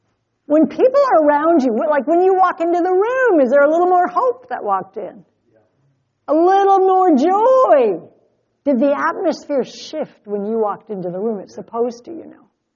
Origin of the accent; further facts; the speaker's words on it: Estelline, United States; Well, I grew up in Esteline from first grade to 10th grade, and the heat in our house was this radiator.